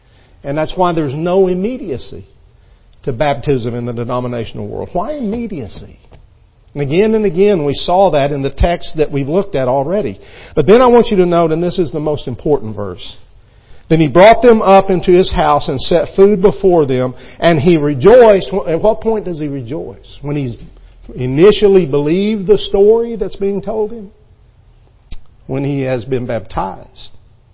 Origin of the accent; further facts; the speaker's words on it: Texas, United States; You realize I grew up in West Texas. I probably would have never made it down here.